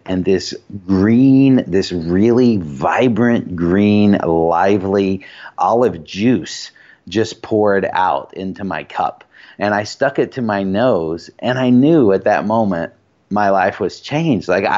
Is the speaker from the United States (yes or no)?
yes; the South, United States; You know, growing up in the South, I didn't grow up around olive trees.